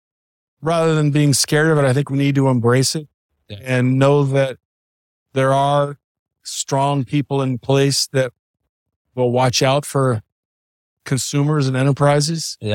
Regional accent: Livermore, California, United States; I grew up in Livermore, a very small town in the Bay Area.

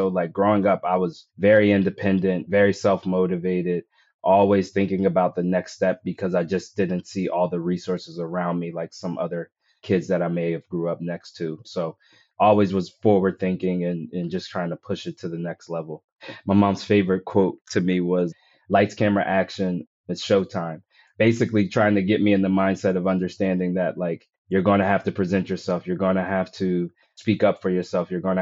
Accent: Wilmington, Delaware, United States; now in Los Angeles, United States; So I'm from Wilmington, Delaware. I'm not an LA guy. Like you were saying, my wife kind of brought me to LA. The story starts in Wilmington. I was raised by my mom.

